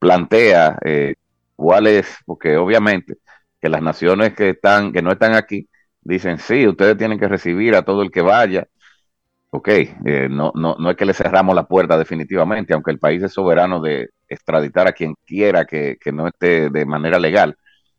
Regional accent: Dominican Republic; sí, somos humanitarios, los dominicanos no le cerramos la puerta

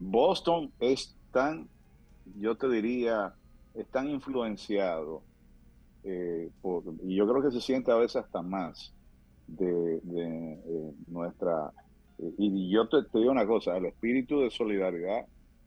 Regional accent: Dominican Republic; nosotros los dominicanos, somos dueños de New York

